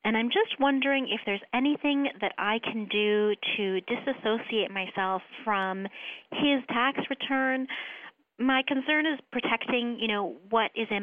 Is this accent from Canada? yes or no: yes; Canada; now in United States; Well, I'm also a Canadian citizen.